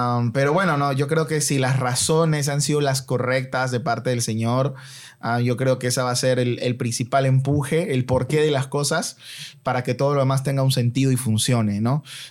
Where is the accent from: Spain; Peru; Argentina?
Peru; moved away; Perú siempre va a ser mi patria, mi tierra natal.